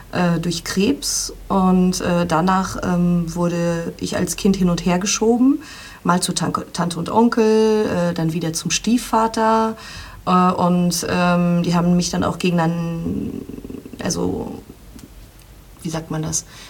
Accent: Luxembourg; moved away as an adult; also born or lived in Düsseldorf, Germany; ich bin in Düsseldorf geboren, bin aber mit 1,5 Jahren nach Luxemburg mit meiner Mama zurück ausgewandert, wo sie hergekommen ist. Und bin da tatsächlich bis 2015 geblieben. Habe da 12 Jahre lang als Radiomoderatorin gearbeitet. Und 2015 bin ich dann nach Berlin.

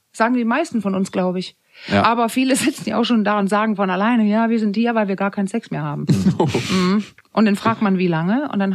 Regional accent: Denmark; Weil ich bin ja Dänin und bin in der Zeit groß geworden, wo man, also HIV und sowas, AIDS kam gerade erst auf.

